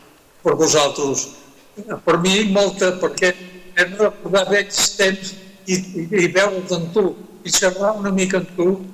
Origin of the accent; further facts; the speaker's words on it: Sitges, Catalonia, Spain; moved away; also born or lived in Cuba; No visc, no soc a Sitges, però estic arrelat espiritualment a Sitges. Jo vaig arribar a Sitges de Cuba quan tenia 3 anys. I esclar, després els meus avis i tots els meus parents, ja sitgetans de sempre